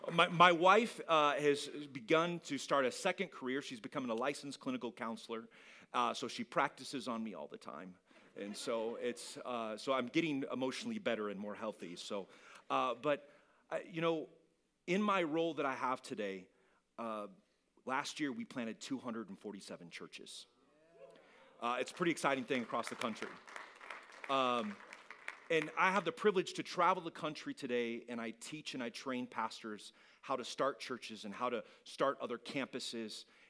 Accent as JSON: {"language": "English", "town": "Rapid City", "region": "South Dakota", "country": "United States", "tie": "born or raised there", "said": "I was born and raised here in Rapid City, and I met Jesus in this church."}